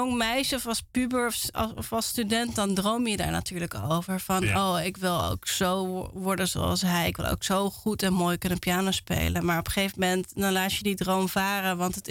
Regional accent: North Brabant, Netherlands; Ja, we zijn opgegroeid in Brabant.

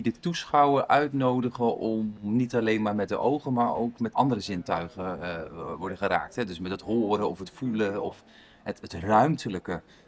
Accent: Zwijndrecht, South Holland, Netherlands; born or raised there; also born or lived in Dordrecht

